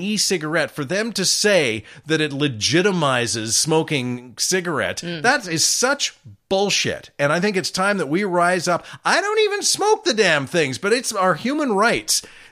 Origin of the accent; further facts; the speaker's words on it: Canada; We're Canadian citizens and our governments are doing it.